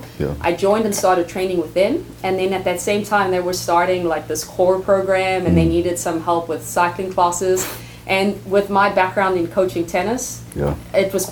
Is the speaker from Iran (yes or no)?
no; South Africa; as a kid, I grew up playing every single sport growing up in South Africa.